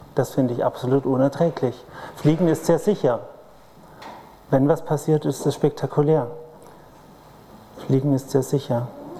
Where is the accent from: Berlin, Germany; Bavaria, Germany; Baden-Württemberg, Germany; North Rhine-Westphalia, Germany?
Baden-Württemberg, Germany; Ich komme aus dem Schwabenland ursprünglich